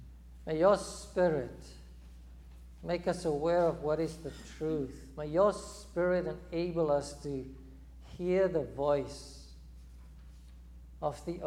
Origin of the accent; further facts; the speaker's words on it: South Africa; growing up in South Africa